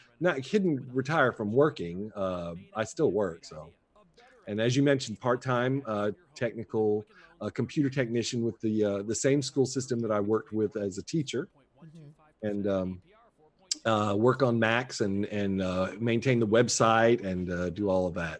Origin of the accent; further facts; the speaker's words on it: Alabama, United States; So I have basically lived in Alabama since the 4th grade. So I consider Alabama to be my home state.